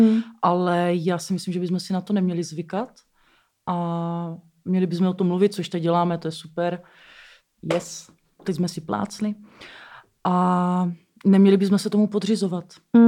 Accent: Moravia, Czechia; já jsem taky z Moravy.

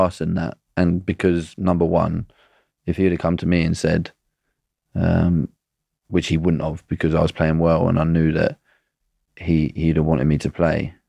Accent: England, United Kingdom; Would people have respected me for being that little bit different as an English player?

